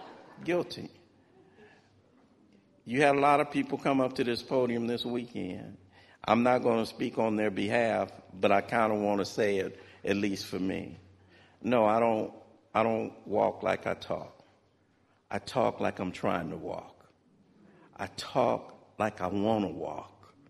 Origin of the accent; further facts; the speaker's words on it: Los Angeles, California, United States; You know, I grew up in Watts in the 60s. I'm one of six boys.